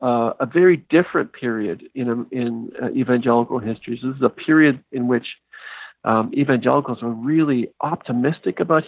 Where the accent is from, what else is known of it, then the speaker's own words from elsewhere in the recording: Canada; I was living in Canada. I'm a Canadian.